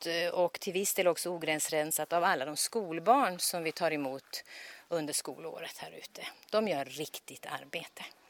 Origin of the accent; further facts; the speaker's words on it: Norrland, Sweden; som norrlänning kan jag säga, det här är det tystaste stället jag har hittat i Skåne